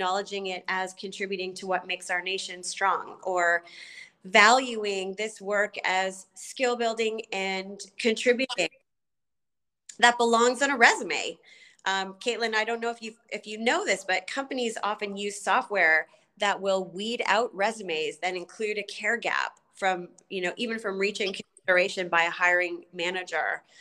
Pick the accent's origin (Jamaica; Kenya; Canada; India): Canada; also born or lived in United Kingdom; now in United States; I am a Canadian living in the U.S. via the U.K.